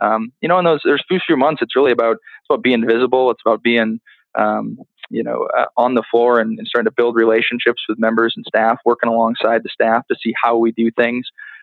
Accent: Midwest, United States; Interlochen was that place for a kid growing up in the Midwest

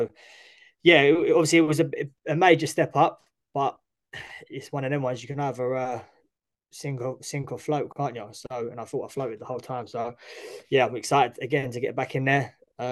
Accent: London, United Kingdom; now in Essex, United Kingdom; Yeah, so originally I'm from East London, born and raised in East London when I was younger. My family sort of all East London, all from around Mile End, Stepney, Poplar, all around that way. Moved out into Essex about 16 years ago

